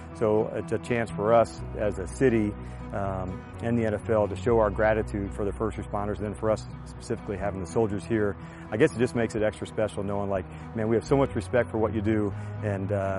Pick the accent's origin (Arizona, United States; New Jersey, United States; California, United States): New Jersey, United States; but growing up in New Jersey and knowing Manhattan so well